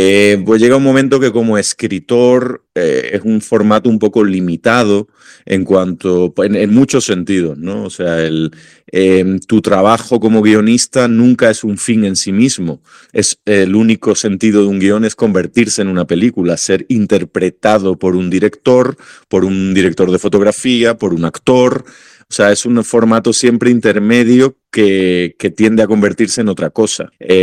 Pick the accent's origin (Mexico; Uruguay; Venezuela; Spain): Spain; Málaga, Andalusia; also born or lived in Denmark; now in Madrid, Spain; y yo nací allí, pero a los dos añitos ya no nos fuimos para Málaga, por tanto, se puede decir que he vivido 2 años en Dinamarca y 48 en España, ¿no? Y me crié en Málaga, entonces me considero a todos los efectos malagueño, y ahora vivo en Madrid.